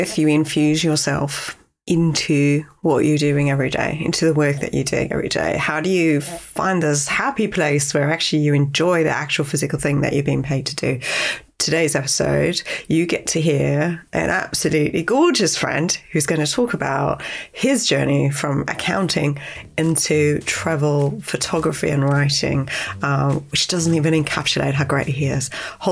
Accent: South Africa; moved away as an adult; now in United Kingdom; When I moved from South Africa to the UK, I pretty much lost contact with many of my friends and my contacts because, well, social media just didn't exist

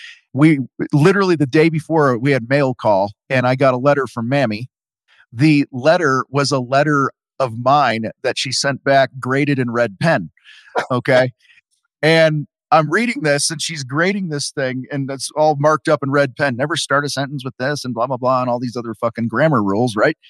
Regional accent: Wheaton, Illinois, United States; Because I grew up in Wheaton, so I know that.

